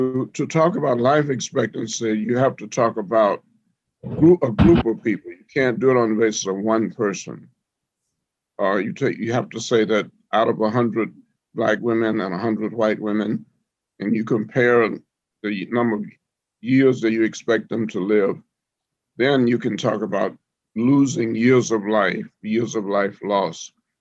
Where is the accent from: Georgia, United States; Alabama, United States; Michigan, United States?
Alabama, United States; Well, I grew up in Alabama. Grew up on a 40-acre farm. I was in the middle of 9 children